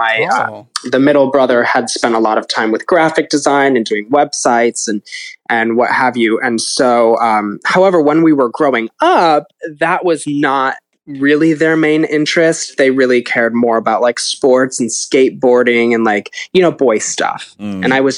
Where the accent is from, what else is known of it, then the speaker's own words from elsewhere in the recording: Chicago, Illinois, United States; because I'm from Chicago, so we'd go to like the Art Institute of Chicago, especially like on field trips.